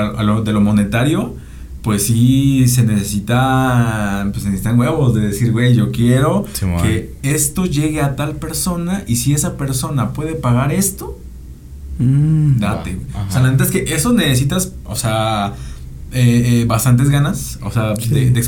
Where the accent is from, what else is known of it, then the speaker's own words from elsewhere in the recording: Ayala, Morelos, Mexico; al menos yo soy de Ayala, güey